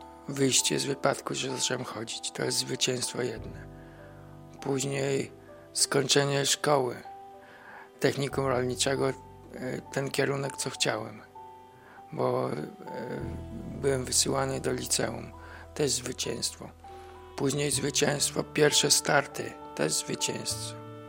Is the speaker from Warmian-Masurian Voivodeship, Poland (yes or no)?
no; Łapy, Podlaskie Voivodeship, Poland; Ja z Łapa, ona jest z Poznania